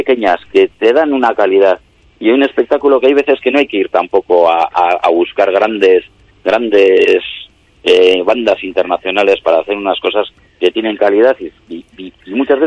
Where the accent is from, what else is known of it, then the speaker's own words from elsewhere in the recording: Bilbao, Basque Country, Spain; now in Gipuzkoa, Spain; todo el mundo sabe que soy de Bilbao.